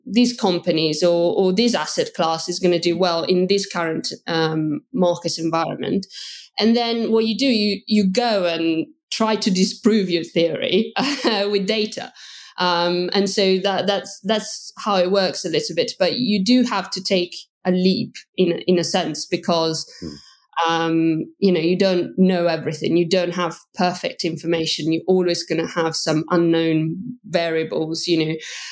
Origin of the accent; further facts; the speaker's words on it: Verona, Veneto, Italy; I'm from Verona, which, you know, is the region of Valpolicella.